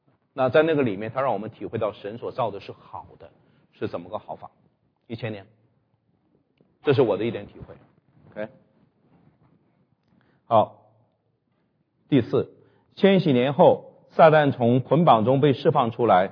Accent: China; 那从这个角度，我是觉得对我们中国人，我特别讲到对中国人在福音上

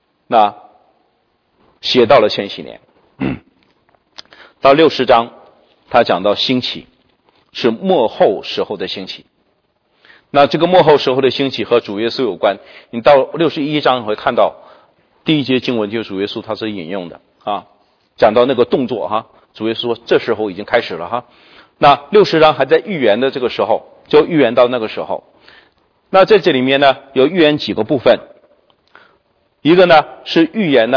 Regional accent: China

